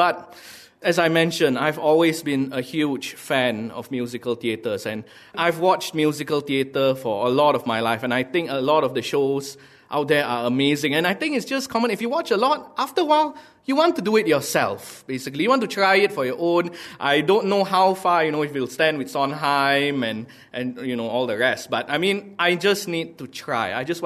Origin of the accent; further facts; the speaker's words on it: Malaysia; I'm Malaysian